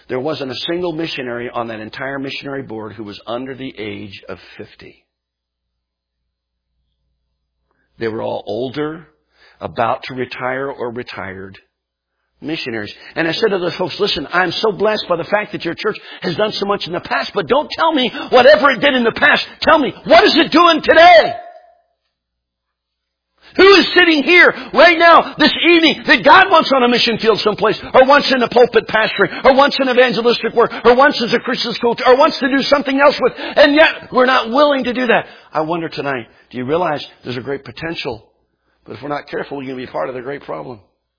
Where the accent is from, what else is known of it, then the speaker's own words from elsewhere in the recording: Pennsylvania, United States; I was in a large church up south of Philadelphia where I grew up in Pennsylvania.